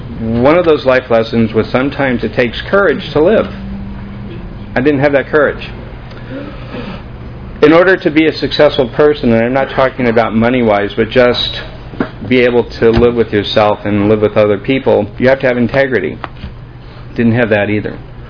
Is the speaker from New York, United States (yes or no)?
no; Colorado, United States; born there; I was born in Colorado. My father was in the military.